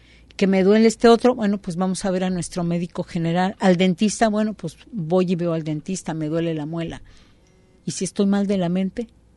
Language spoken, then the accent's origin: Spanish; Mexico; como mexicanos, como seres humanos.